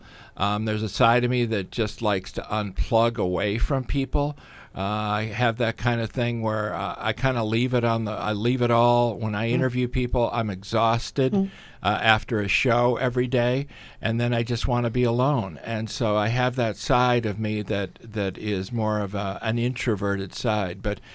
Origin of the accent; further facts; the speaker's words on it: Illinois, United States; Try growing up in Wilmette, Kenilworth, Winnetka, and Glencoe, which encompasses the New Trier Township School District